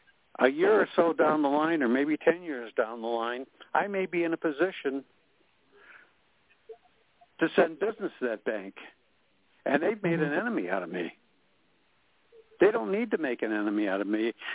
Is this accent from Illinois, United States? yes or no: yes; Chicago, Illinois, United States; I'm from Chicago.